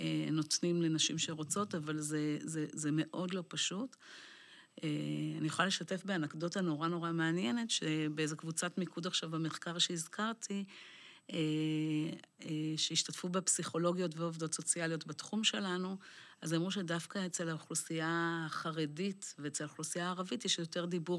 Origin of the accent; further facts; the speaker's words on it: Jerusalem, Jerusalem District, Israel; אני גם מירושלים, אז יש לנו חמולות